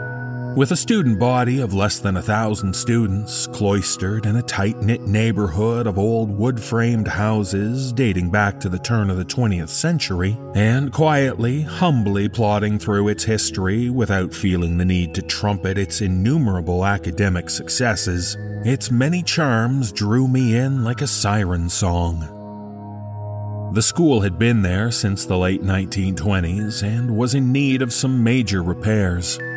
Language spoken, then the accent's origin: English; Vancouver, British Columbia, Canada; I grew up in Vancouver but had never even heard of this school.